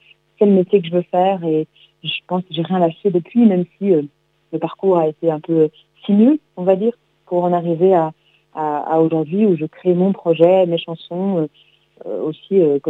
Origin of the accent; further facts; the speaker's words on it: Belgium; Puis je suis belge, basée entre Bruxelles et Paris